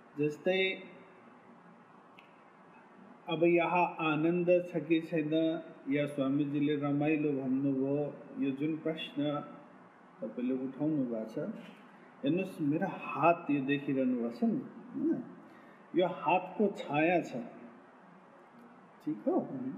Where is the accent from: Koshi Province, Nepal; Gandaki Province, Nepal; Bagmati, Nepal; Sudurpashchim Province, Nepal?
Bagmati, Nepal; Kathmandu; born there; मेरो जन्मस्थान नेपाल हो, काठमाडौँ, नेपालको राजधानी.